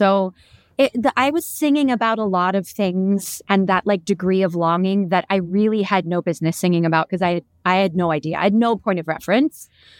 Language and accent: English; Orlando, Florida, United States; now in Los Angeles, United States; I think mainly because growing up in Orlando, like you really reserved going to the theme parks when you had company in town.